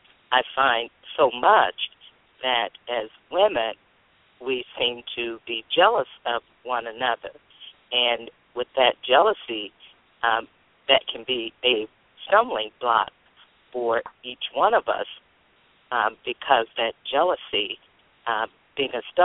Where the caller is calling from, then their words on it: Atlanta, Georgia, United States; I'm in Atlanta, Georgia.